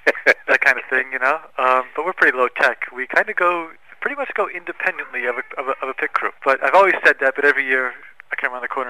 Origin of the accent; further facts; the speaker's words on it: Northeast, United States; also born or lived in Georgia; we're actually from the Northeast originally